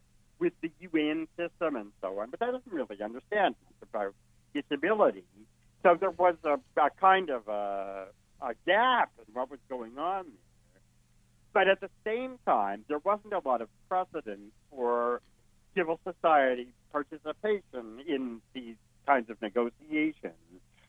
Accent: Canada

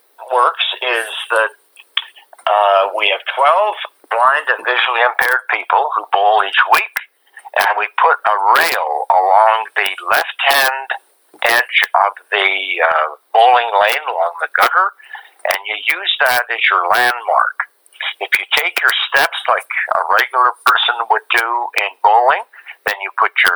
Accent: Alberta, Canada; also born or lived in Hamilton; I worked for CNIB in Eastern Canada in Hamilton, and I'm from Alberta, so my wife and I came out here on holidays in 99, and she loved it, so we decided to move out, bought a house and came out here in 2000.

